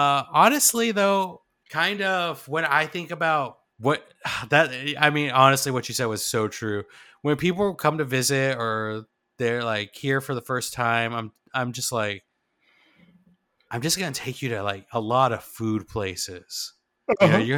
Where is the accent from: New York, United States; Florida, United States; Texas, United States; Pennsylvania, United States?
Texas, United States; Austin; Like, I'm from Austin, you know. When you travel, you're like, I'm from Austin, you know, that city right there in the middle.